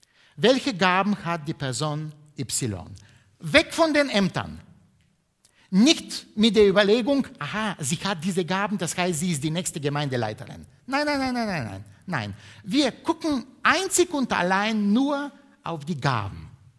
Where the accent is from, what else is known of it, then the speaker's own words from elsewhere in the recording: Bulgaria; moved away; Ich kann mich immer noch an meine Kindheit in Bulgarien erinnern